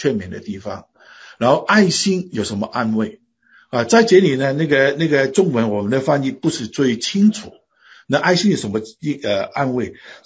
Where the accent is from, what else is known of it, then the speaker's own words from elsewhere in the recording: China; 虽然我们是中国人，但是刚才讲到语言不一样，背景不一样，年纪不一样，成长的那个环境也不一样。